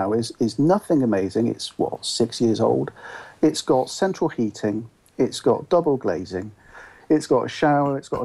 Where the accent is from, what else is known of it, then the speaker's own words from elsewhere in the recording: South West England, United Kingdom; accent: West Country; Can you understand my West Country accent?